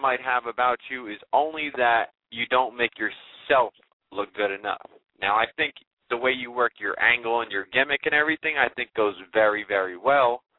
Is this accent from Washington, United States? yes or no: no; New Jersey, United States; Yeah, I'm from Jersey, though.